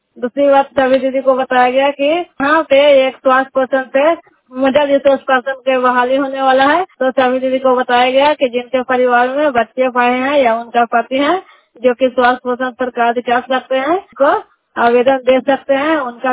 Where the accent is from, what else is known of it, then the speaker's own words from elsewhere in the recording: Nagarnausa, Bihar, India; मैं नगर नौसा ब्लॉक के रहने वाली हूँ